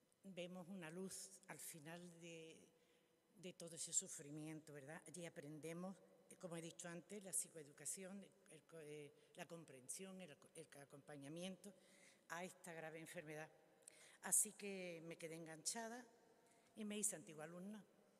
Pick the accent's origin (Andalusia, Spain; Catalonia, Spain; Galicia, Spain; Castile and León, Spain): Andalusia, Spain; Jerez de la Frontera; Yo vengo de Jerez Afemén. Me cuesta decir Cádiz, pero es verdad, es Cádiz.